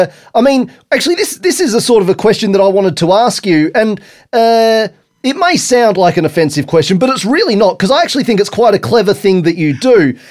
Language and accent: English; Queensland, Australia; I grew up in Queensland.